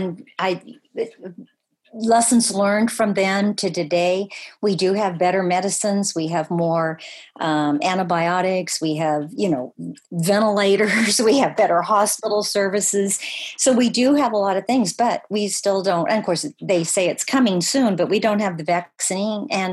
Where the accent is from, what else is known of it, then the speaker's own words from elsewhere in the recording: Chico, California, United States; when our family came to Chico, they didn't have a lot of money. We were probably, I always say to people, I was born and raised in Chico, but we were one of the poor folk.